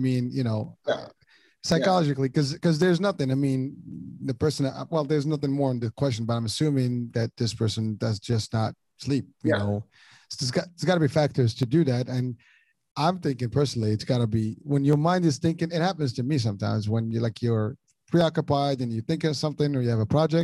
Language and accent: English; Morocco; I grew up in Morocco.